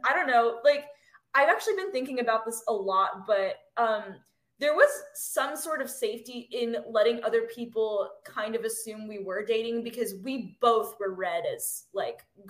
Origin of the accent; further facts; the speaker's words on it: Los Angeles, California, United States; also born or lived in New York; I was born in Manhattan, but I didn't really live in the city at all until now. I grew up in the LA area until I was 7